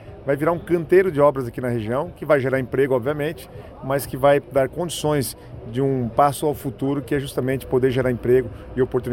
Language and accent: Portuguese; Pato Branco, Paraná, Brazil; eu sou de Pato Branco, para um piá de Pato Branco, que é filho de professor, que não vem de uma família importante na política.